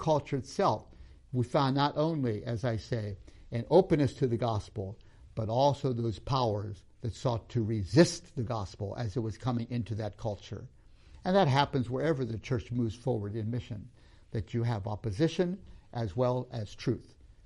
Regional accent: Tanzania; I grew up in Tanzania among a tribe known as Zanaki.

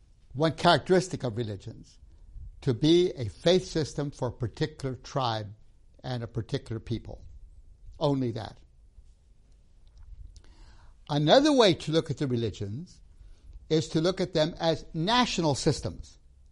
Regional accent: Tanzania; The Zanaki, among whom I grew up in Tanzania

